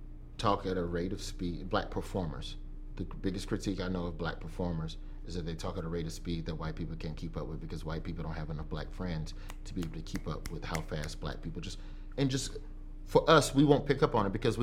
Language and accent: English; the South, United States; The one advantage to growing up in the South doing stand up is that you perform for a different demo every week.